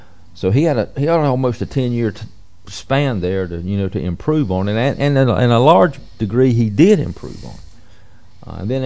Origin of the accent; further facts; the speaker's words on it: Charlotte, North Carolina, United States; But anyway, my hometown, Charlotte, North Carolina, is about 100 miles from Darlington.